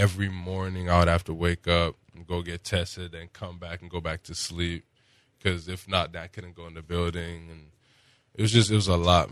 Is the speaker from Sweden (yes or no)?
no; Nigeria; we're both Nigerian.